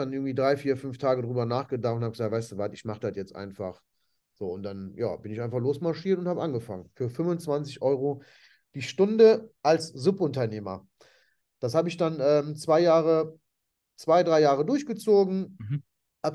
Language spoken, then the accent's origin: German; Italy; now in Germany; ich bin zwar in Italien geboren und auch italienisch aufgewachsen, aber da habe ich tatsächlich gemerkt, ich bin eigentlich Deutscher und kein Italiener. Und bin wieder zurückgekommen nach Deutschland